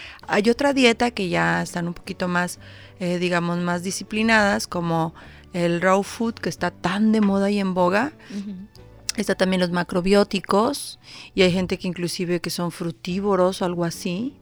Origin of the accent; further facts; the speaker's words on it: Monterrey, Nuevo León, Mexico; para empezar, como buena regia